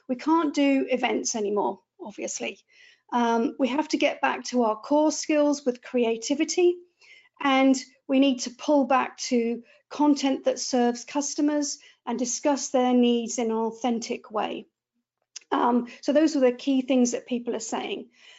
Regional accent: United Kingdom; But being British, I feel a bit guilty about when we're successful at the best of times.

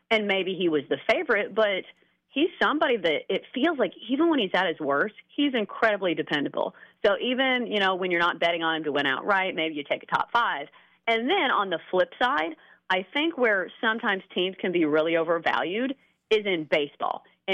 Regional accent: Nashville, Tennessee, United States; Yeah, I'm actually from Nashville. So this is where I was born and raised. I went to NC State.

